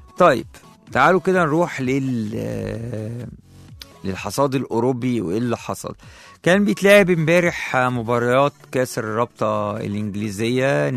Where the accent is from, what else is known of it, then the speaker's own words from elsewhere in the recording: Egypt; فريقنا بقى اللي احنا بنشجعه كلنا كمصريين، فريق ليفربول